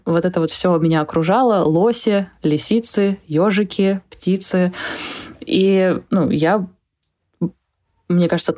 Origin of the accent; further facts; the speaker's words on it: Finland; also born or lived in Estonia; Я выросла в двух местах. Я выросла в Финляндии и в Эстонии. В Финляндии жили, работали мои родители, я там ходила в детский садик